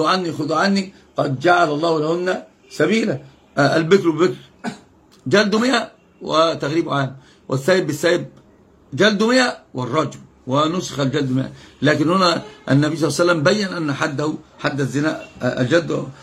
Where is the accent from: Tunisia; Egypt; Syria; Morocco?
Egypt; Upper Egypt; وأنا أيضا بكلمه باللغة العربية مش عارف أن أنا مصري، فهو شتمني، طلع لي الصعيدي اللي في دماغي